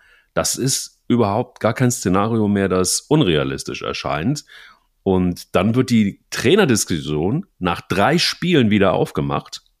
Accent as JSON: {"language": "German", "town": "Cologne", "region": "North Rhine-Westphalia", "country": "Germany", "said": "man kann jetzt irgendwie als Kölner natürlich nicht viel zu Schalke sagen"}